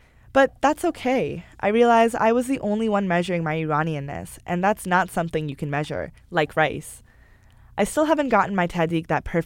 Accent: Toronto, Ontario, Canada; As an Iranian Canadian, I'm always finding ways to level up my Iranian-ness. I grew up in Toronto, Canada, and I've never been to Iran. Most of my family lives in Germany or the US

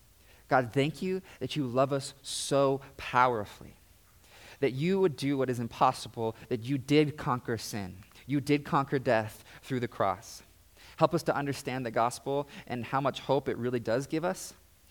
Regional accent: California, United States; born there; also born or lived in North Carolina / Tennessee / Pennsylvania / Kansas; I was born in California. We moved a lot there, and then, like, North Carolina and Tennessee, Pennsylvania and Kansas, and somewhere else.

